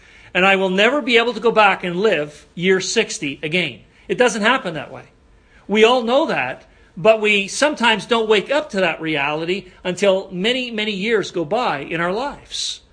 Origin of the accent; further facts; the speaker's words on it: Montreal, Quebec, Canada; We're both from Quebec, okay? I'm from Montreal